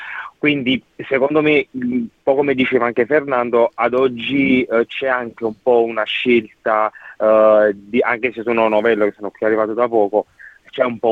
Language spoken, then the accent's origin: Italian; Naples, Campania, Italy; now in Australia; almeno io vengo dal sud, sono di Napoli, non so se si sente anche un po' dall'accento.